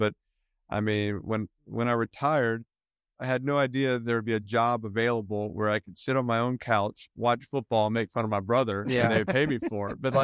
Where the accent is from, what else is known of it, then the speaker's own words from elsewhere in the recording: New Orleans, Louisiana, United States; she's from Nashville, I'm from New Orleans, and we thought about going down south.